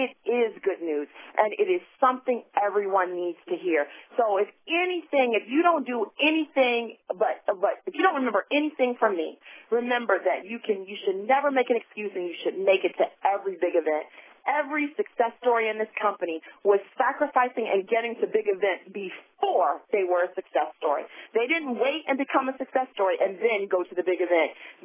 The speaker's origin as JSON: {"language": "English", "region": "the South", "country": "United States", "tie": "born or raised there", "said": "Now, I grew up in the South going to church, like, seemed like all the time."}